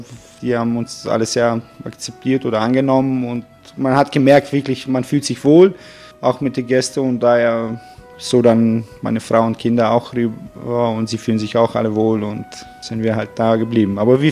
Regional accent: Germany; also born or lived in North Macedonia / South Tyrol; now in Sölden, Austria; Ich bin geboren in Mazedonien, in der Nähe von Skopje. Bin dann aber als klein aufgewachsen in Deutschland, meine ganze Schule. Und dann 16 Jahre war ich in Südtirol Meran, in viele verschiedene Häuser. Und jetzt mittlerweile seit 2014 in Sölden-Ötztal.

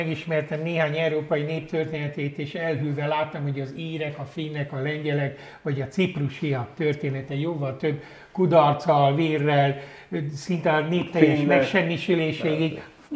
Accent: Hungary; engem ilyen magyarként is megaláz ez az egész

